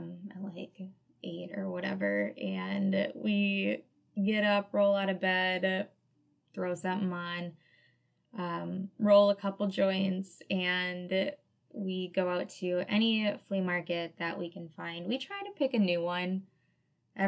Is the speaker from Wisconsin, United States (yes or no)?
yes; Wisconsin, United States; And I'm from Wisconsin. Like, I'm a cheese snob.